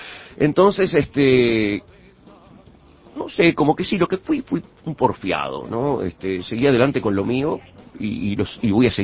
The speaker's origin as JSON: {"language": "Spanish", "region": "Montevideo", "country": "Uruguay", "said": "Hoy por hoy soy un montevideano que hace música"}